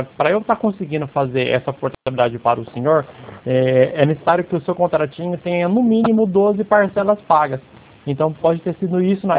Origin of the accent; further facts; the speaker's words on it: Dracena, São Paulo, Brazil; eu sou de Dracena, né?